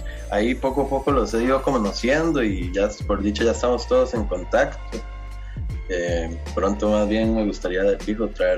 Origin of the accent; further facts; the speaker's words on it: Liberia, Guanacaste, Costa Rica; No, yo soy de Liberia.